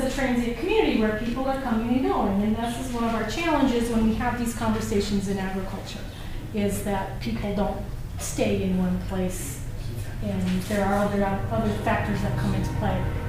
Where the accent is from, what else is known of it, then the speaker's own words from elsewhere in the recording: Michigan, United States; we just don't really have the farmers in the sense that I grew up in Michigan